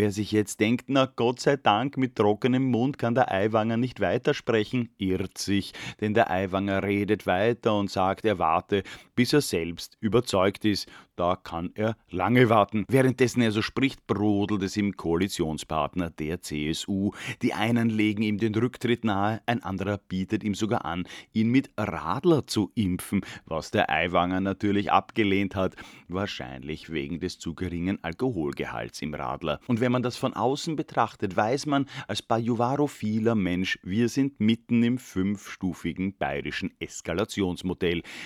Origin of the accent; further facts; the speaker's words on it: Austria; Und dabei bin ich als Österreicher selbst grammatikalisch extrem flexibel.